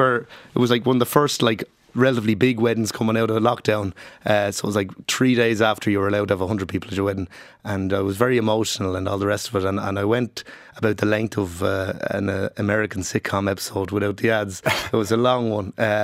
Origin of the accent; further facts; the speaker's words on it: Ireland; because I'm so, as an Irish man, so repressed in every way.